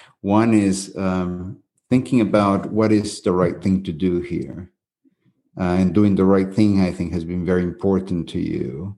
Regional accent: Peru; And, you know, I'm from Peru.

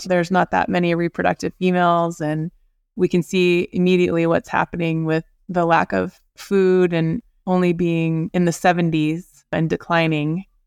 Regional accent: Seattle, Washington, United States; So I grew up near Alki Beach and I've always been within a block or two living next to the ocean.

